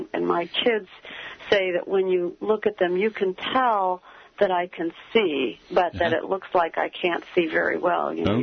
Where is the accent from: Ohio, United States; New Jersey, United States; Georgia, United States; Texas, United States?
Ohio, United States; Toledo; because I grew up in Toledo, Ohio, and a resource classroom in a public school for blind children opened the year that I lost my sight